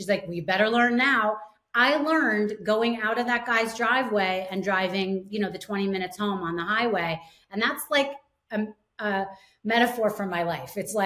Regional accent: New York, United States; you know, I'm a New Yorker, you know, I'm a little bit feisty.

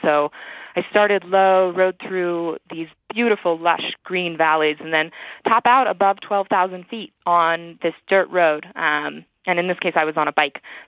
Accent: Colorado, United States; Well, you know, I grew up in Colorado, and I have spent a lot of time in Rocky Mountain National Park.

